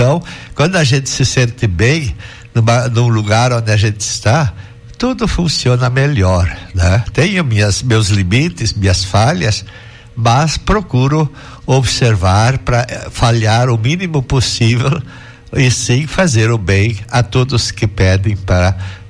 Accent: Saudades, Santa Catarina, Brazil; now in Palmitos, Brazil; Depois eu fui daqui de Palmitos para Saudades, a minha terra, lá fiquei 3 anos, pois 1 ano em São Carlos, pois 1 ano em Passo Fundo e Porto Alegre, e agora retornei ano passado para Palmitos.

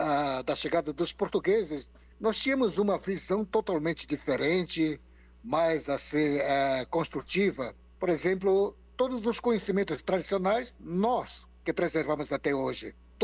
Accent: São Gabriel da Cachoeira, Amazonas, Brazil; eu nasci lá em Paricachoeira, no noroeste do estado do Amazonas, né? Eu sou do município de São Gabriel da Cachoeira.

